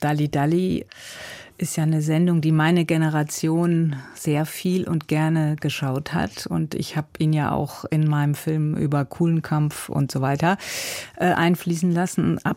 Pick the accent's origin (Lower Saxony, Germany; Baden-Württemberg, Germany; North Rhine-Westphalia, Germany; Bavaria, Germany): North Rhine-Westphalia, Germany; Cologne; ich bin in Köln eigentlich in der Großstadt aufgewachsen, aber in einem Vorort Köln-Bickendorf und dieses Dorf, das steht auch. Ich bin eigentlich, obwohl ich 62 geboren bin, habe ich immer das Gefühl, ich bin wie in den 50er Jahren aufgewachsen.